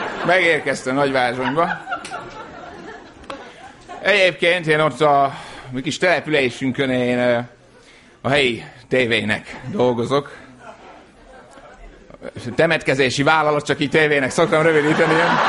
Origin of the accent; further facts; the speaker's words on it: Great Hungarian Plain, Hungary; de hát én alföldi gyerek vagyok